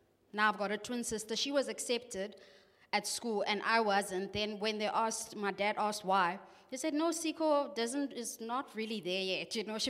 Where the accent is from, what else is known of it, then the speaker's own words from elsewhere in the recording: Mdantsane, Eastern Cape, South Africa; So I grew up in Mdantsane in a location, but I went to a multiracial school.